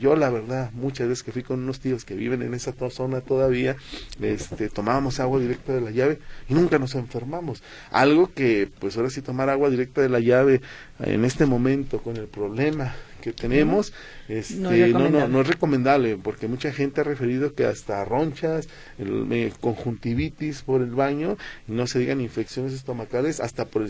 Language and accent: Spanish; Zapopan, Jalisco, Mexico; Yo recuerdo cuando era niño en Zapopan era uno de los lugares